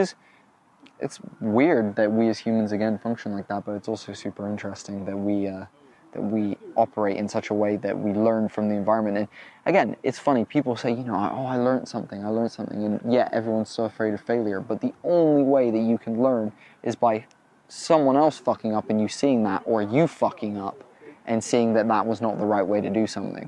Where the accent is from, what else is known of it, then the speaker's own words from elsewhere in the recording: United States; now in United Kingdom; Obviously, as an American, data is correct.